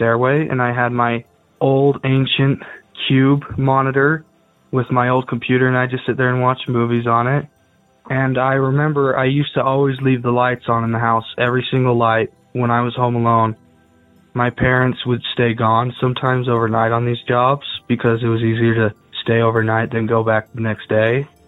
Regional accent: Manti, Utah, United States; I'm from Utah. So this call happened back in the house I grew up in when I was younger, the house I spent 21 years of my life in. I'm in a town in about the center of Utah called Manti.

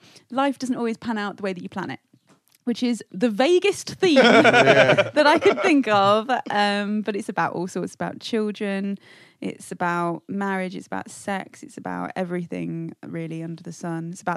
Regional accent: England, United Kingdom; I'm so English.

